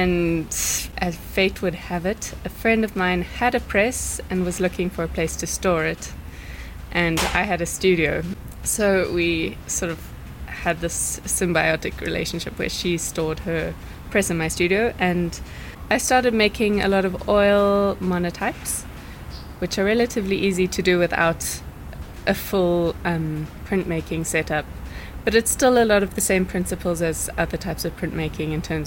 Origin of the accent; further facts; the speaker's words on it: Cape Town, Western Cape, South Africa; now in Belgium; I'm a South African artist, originally from Cape Town. I'm currently studying in Belgium at a place called Kask.